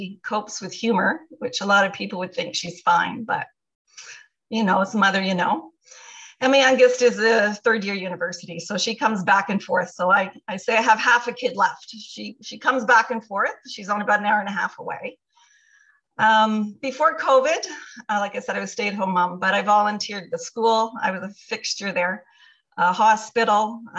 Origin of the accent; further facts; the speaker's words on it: Toronto, Ontario, Canada; I am from Toronto, so I didn't say that before you asked me to. So I'm Canadian